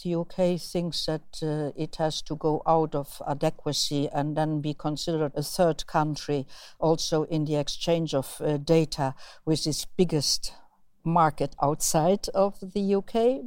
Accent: Luxembourg; English is a second language; Imagine a small startup, let's say in my home country, Luxembourg.

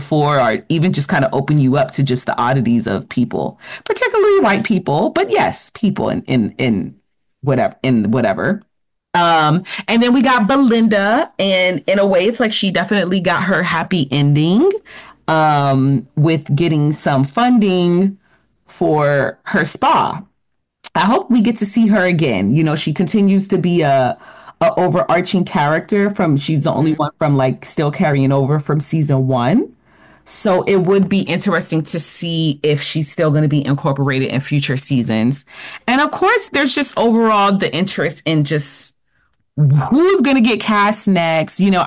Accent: New York, United States; Like, you know, I'm from New York, so it's like I get it.

